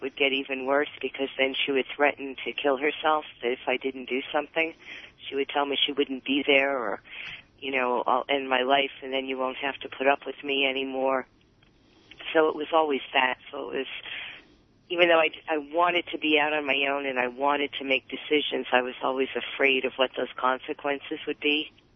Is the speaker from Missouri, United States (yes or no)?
no; New Jersey, United States; I'm from New Jersey.